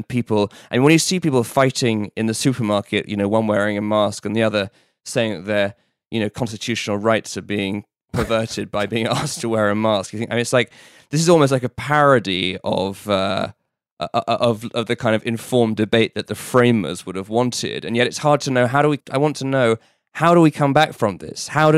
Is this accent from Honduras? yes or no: no; England, United Kingdom; born or raised there